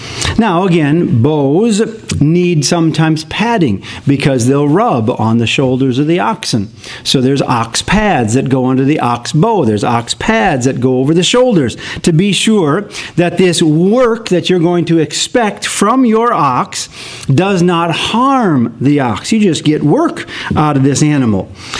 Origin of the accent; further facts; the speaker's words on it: Wisconsin, United States; Now, where I grew up in Wisconsin, we had the Wolf River that ran about a mile from our house.